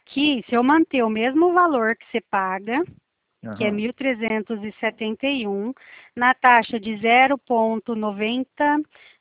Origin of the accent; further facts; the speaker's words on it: Presidente Prudente, São Paulo, Brazil; Ah, é pertinho aqui, eu sou de Presidente Prudente.